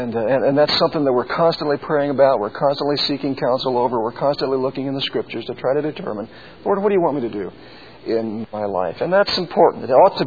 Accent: Midwest, United States; Now, on the farm that I grew up back in the Midwest on, we had sheep for several years

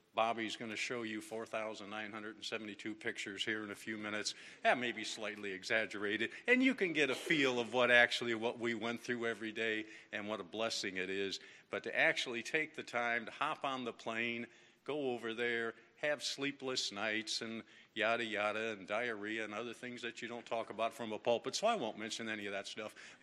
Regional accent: United States; Yeah, these kids were from Africa, and we're from the United States here.

